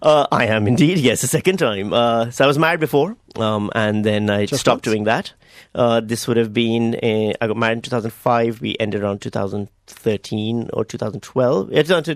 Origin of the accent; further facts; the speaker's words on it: Pakistan; Deep down, I'm still Pakistani. You know, you can take the boy out of Pakistan, but you can't take his parents out of his life.